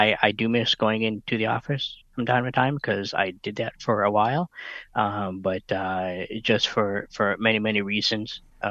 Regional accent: Wisconsin, United States; Well, when I was born and raised in Wisconsin, so I worked for a company up there in Wisconsin

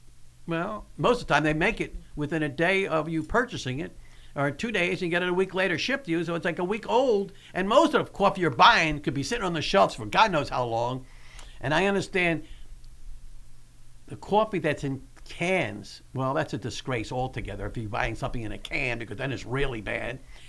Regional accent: Philadelphia, Pennsylvania, United States; Philadelphia, okay, my hometown, yeah.

